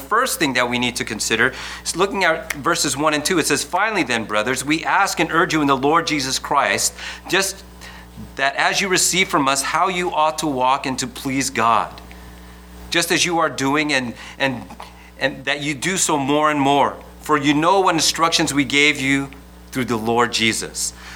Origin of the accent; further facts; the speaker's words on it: Vallejo, California, United States; I was a substitute teacher where I grew up in Vallejo